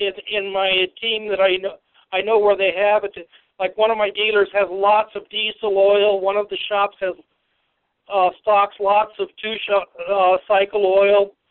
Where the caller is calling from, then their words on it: Denver, Colorado, United States; I'm in Denver.